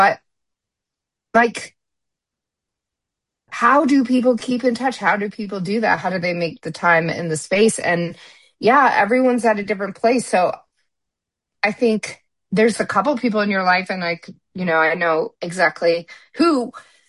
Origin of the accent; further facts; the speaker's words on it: Midwest, United States; I grew up in the Midwest, we lived in neighborhoods, and that's who you hung out with.